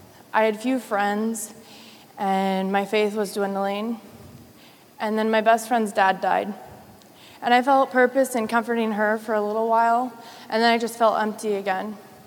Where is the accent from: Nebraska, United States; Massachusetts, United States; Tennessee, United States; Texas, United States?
Nebraska, United States; Norfolk; I'm from Norfolk, Nebraska.